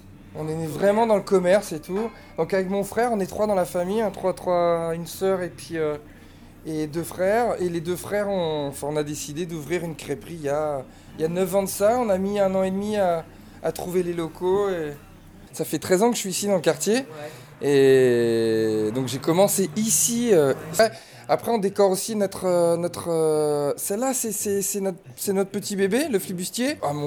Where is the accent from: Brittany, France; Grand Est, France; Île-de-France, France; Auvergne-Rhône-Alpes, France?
Brittany, France; Fouesnant; Enfin, je suis originaire de Fouesnant. Mes parents tenaient le bar des sports à Fouesnant.